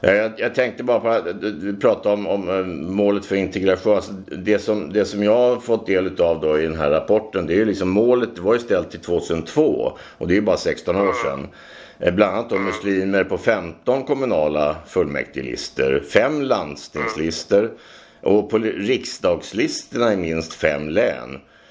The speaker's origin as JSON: {"language": "Swedish", "country": "Sweden", "said": "Jag kan bara lägga till då att jag är en vanlig svensk alltså privatperson som ringer här nu"}